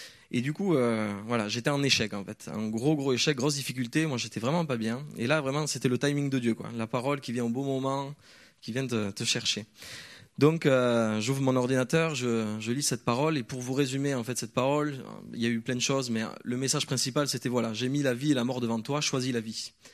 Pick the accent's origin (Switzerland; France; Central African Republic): France; Pau, Nouvelle-Aquitaine; je viens de Pau et cette année donc